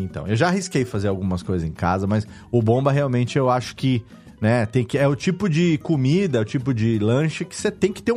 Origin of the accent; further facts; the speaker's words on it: Serra Negra, São Paulo, Brazil; Quando eu era criança, tinha aqui em Serra Negra um bar que era o Bar do Titão